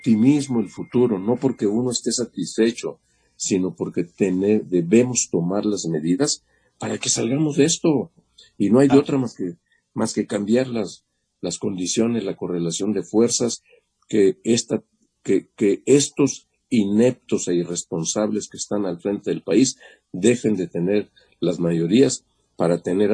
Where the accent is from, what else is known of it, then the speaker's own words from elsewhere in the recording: Mexico; en el que seguimos viviendo como mexicanas, como mexicanos